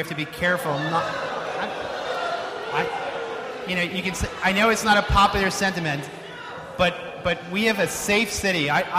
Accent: New York, United States; I grew up in New York in the 70s and 80s, and for those of you who lived here then, you know, we had over 2,000 murders a year.

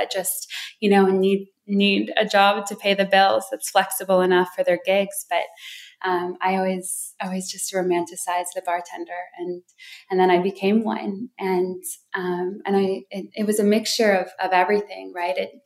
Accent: Wisconsin Dells, Wisconsin, United States; also born or lived in Hawaii / Australia; my parents were missionaries. So our home base was between Wisconsin Dells and Hawaii.

